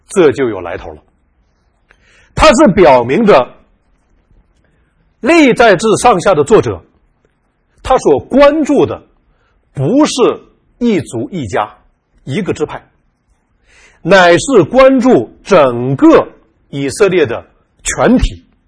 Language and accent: Chinese; Northeast China, China; born there; 我呢是出生在中国东北的一个农民家庭